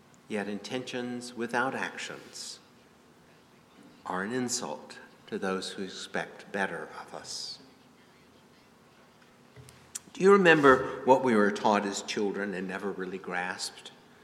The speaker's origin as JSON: {"language": "English", "town": "Greensboro", "region": "North Carolina", "country": "United States", "tie": "born or raised there", "said": "I grew up in Greensboro."}